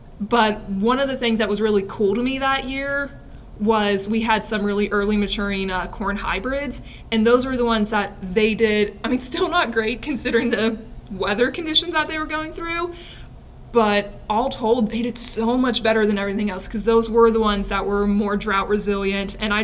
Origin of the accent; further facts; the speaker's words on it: Oklahoma, United States; So I'm originally from Oklahoma, and 2011, that was when we had an extreme drought and heat wave.